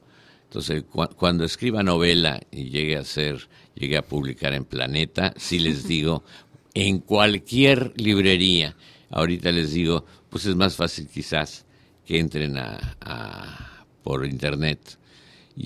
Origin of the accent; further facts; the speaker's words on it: Mexico City, Mexico; born there; now in Mérida, Mexico; Vivo aquí en el centro, por el barrio Santana. Me recuerda mi colonia Santa María, donde yo nací, y que hoy es invivible.